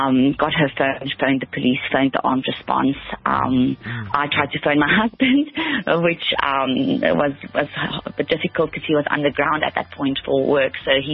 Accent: Cape Town, Western Cape, South Africa; also born or lived in Mossel Bay; now in Cape Town, South Africa; We moved here from Mossel Bay, but I know the northern suburbs quite well. I grew up here, but my husband is from the Northern Cape.

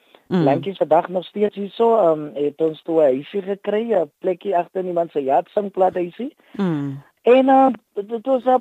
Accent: Jonkershoek, Western Cape, South Africa; maar dit begin in Jonkershoek en ek is 'n kind van Jonkershoek

